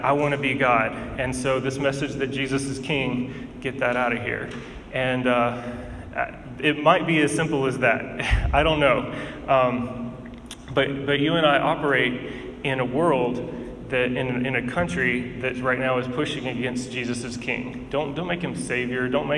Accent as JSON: {"language": "English", "country": "United States", "said": "And as an American, I believe, like, I'm telling you that this is your life."}